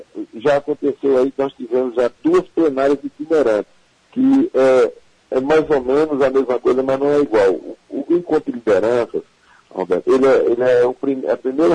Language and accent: Portuguese; Pernambuco, Brazil; esses dois são de suma importância para nós, que somos do Araripe.